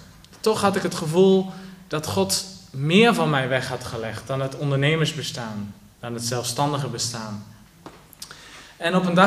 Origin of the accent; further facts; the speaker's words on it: Netherlands; moved away as an adult; now in Belgium; ik kom uit Nederland, ik ben 29 jaar